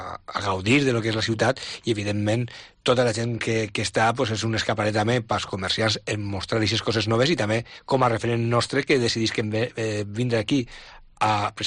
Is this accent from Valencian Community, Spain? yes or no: yes; Valencia, Valencian Community, Spain; com vinc de València, vaig néixer en València, en ma casa la tradició de la Mocadora es feia el 9 d'octubre